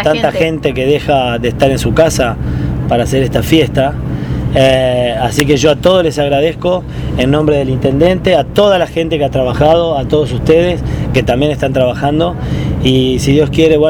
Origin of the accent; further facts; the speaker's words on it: San José, Uruguay; Yo vengo de un pueblo de Uruguay que se llama San José